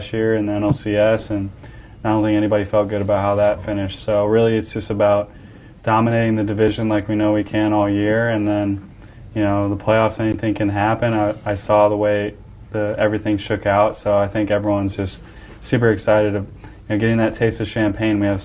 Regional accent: Antioch, Illinois, United States; Yeah, Kenosha is real close to where I grew up in Antioch, Illinois.

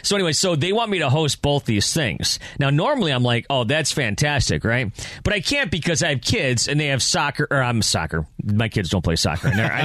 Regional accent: New York, United States; So I grew up in Western New York, and I used to go to Watkins Glen all the time, and you know, the whole thing.

